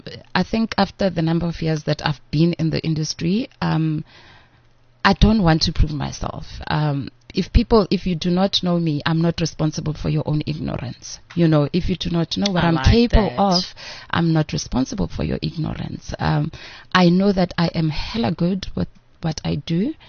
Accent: Limpopo, South Africa; But I was like, hey, but I'm killing it and I'm from Limpopo.

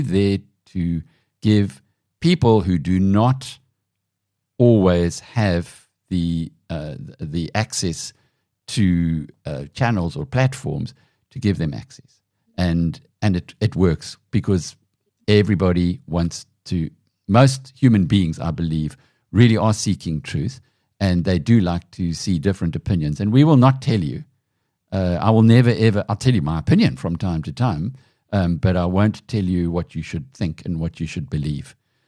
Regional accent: South Africa; But as a South African, you could have been born at the wrong time or the right time, depending on how you want to define it.

